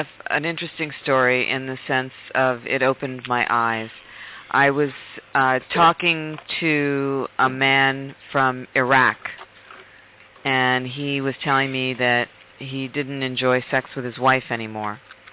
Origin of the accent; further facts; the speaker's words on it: Philadelphia, Pennsylvania, United States; now in California, United States; He's actually from Rome, and I am actually from Philly, but we are in California.